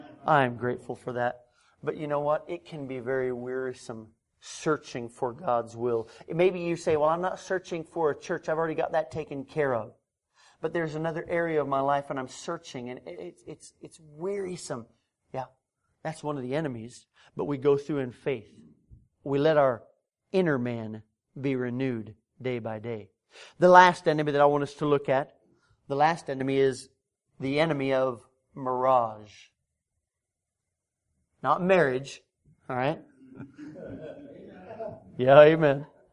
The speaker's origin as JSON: {"language": "English", "region": "Colorado", "country": "United States", "tie": "born or raised there", "said": "I don't know that I've necessarily seen it out here in South Carolina, but growing up in Colorado and a place where just, you know, there are no trees anywhere for miles and miles."}